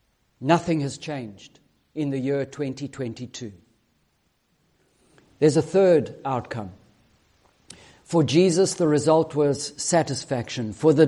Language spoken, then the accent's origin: English; Zimbabwe; As a farmer's boy growing up in Zimbabwe, I can tell you, having grown winter wheat and all of those other things.